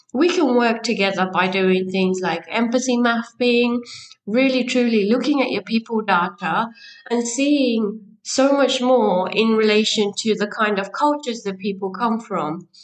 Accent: India; Yes, I'm from the Indian culture, a culture that you may not have too much knowledge about.

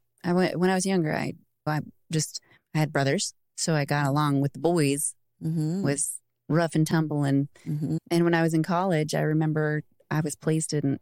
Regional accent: California, United States; I grew up in California where Costcos were always a thing.

